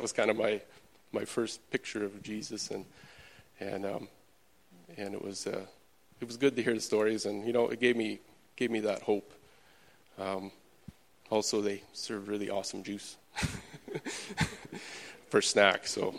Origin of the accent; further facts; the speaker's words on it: Kelowna, British Columbia, Canada; So I was born and raised in Kelowna, BC. Grew up in, we had a cattle ranch. It was a small cattle ranch, about 100 head. I was the youngest of 8 kids.